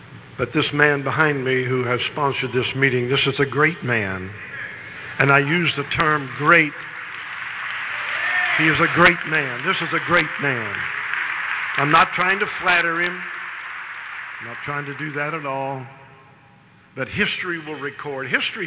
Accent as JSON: {"language": "English", "town": "Imperial Beach", "region": "California", "country": "United States", "tie": "born or raised there", "said": "I am a Californian, born and raised in California. Born and raised in San Diego, south of San Diego, a little town called Imperial Beach. That's where I was raised, grew up there."}